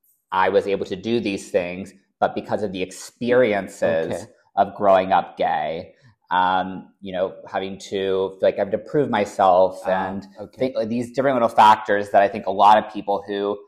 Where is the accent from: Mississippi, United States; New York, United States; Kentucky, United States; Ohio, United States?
Ohio, United States; Cincinnati; So I grew up in Cincinnati, Ohio. And even from a very young age, I was always interested in fashion, in Hollywood.